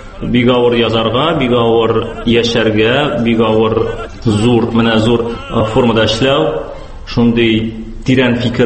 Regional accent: Kazan, Tatarstan, Russia; born there; Мин Казанда тулдым, без күчтек Кишалыга, хәзер мин кире кайттым бу шәһәргә. Яраткан шәһәремә ие.

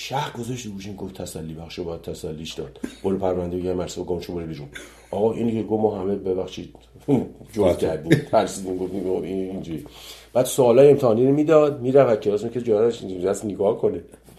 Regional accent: Iran; moved away; بعد مثلا 30 سال 30 خورده سال که از ایران من اومدم بیرون دیگه ندیده بودمش دیگه

